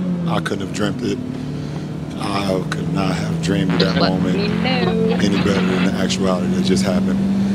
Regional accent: Akron, Ohio, United States; I grew up here in Akron, Ohio.

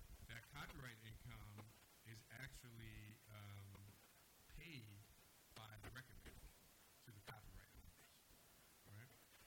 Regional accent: Bronx, New York, United States; I grew up in the Bronx, South Bronx, Soundview.

